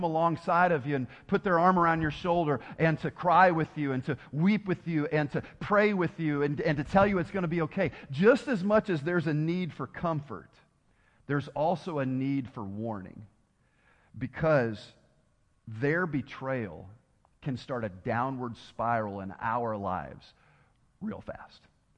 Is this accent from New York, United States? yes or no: no; Tennessee, United States; I've told you before, I'm from Tennessee, so we won't get real deep around here, all right?